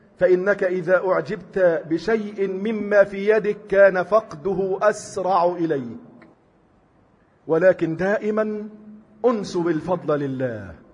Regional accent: Egypt

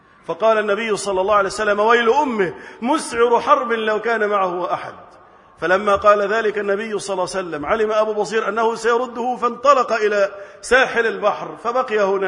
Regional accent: Egypt; اللهم احفظ بلدنا مصر وجميع بلاد المسلمين من الفتن

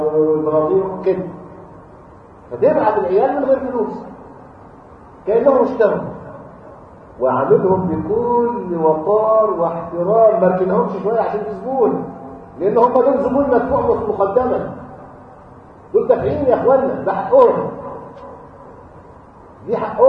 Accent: Egypt; احنا يعني احنا عندنا في مصر حاجه عجيبه

